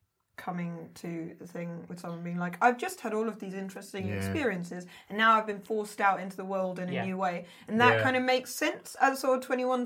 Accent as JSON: {"language": "English", "region": "London", "country": "United Kingdom", "tie": "born or raised there", "said": "my voice growing up in East London and then like going to a posh university. And so my accent sort of changes"}